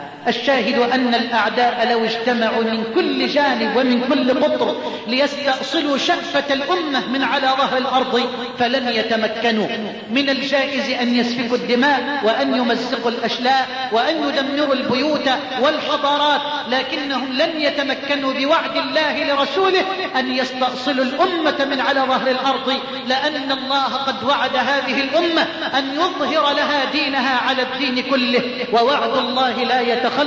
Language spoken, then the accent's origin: Arabic; Egypt